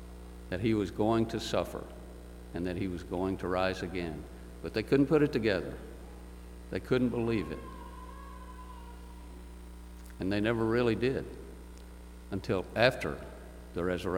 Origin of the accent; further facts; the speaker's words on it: Middlesboro, Kentucky, United States; I was 12 years old and I was growing up in Middlesboro, Kentucky.